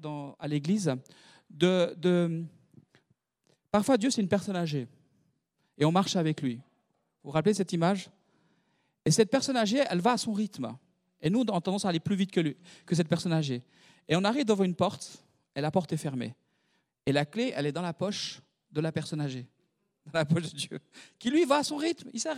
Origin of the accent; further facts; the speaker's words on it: Switzerland; Ça, c'est bien quand on est Suisse. On prend notre temps.